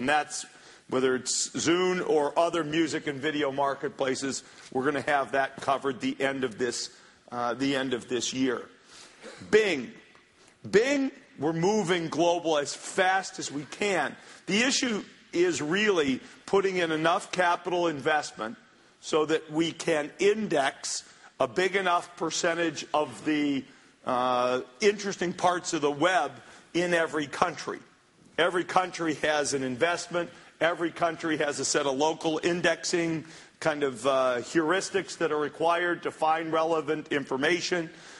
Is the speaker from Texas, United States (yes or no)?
no; Detroit, Michigan, United States; My dad grew up in Switzerland and didn't move to the United States till he was about 25. And my dad, I grew up maybe in Detroit